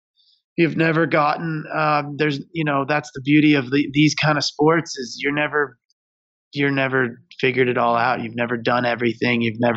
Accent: Michigan, United States; I was 9 years old, and I grew up in Michigan on some really small hills. My home mountain is called Alpine Valley.

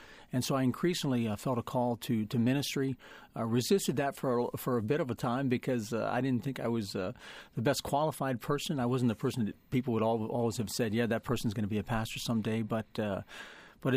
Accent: Pennsylvania, United States; I grew up here in South Central Pennsylvania on a family farm

